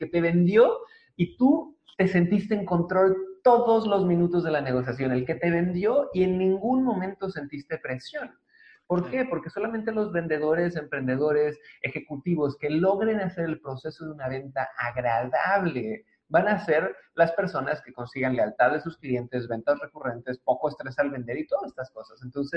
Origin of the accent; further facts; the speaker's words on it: Cancún, Quintana Roo, Mexico; now in Mérida, Mexico; yo llevo un año viviendo por acá. Yo soy originario de Cancún, que es el destino turístico, creo, número uno de Latinoamérica.